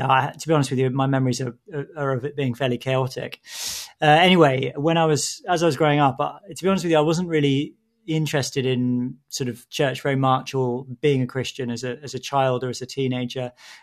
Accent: East of England, United Kingdom; I grew up, I'm from Essex. I'm from an island in Essex. And I suppose, you know, in terms of the faith, I was raised in a Christian household.

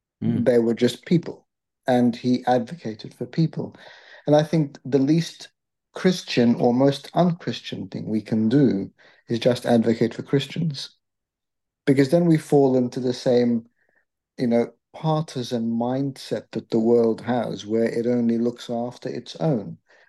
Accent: Australia; also born or lived in Egypt; now in United Kingdom; I myself was born in Egypt, but grew up in Australia. I've been here for 30 years.

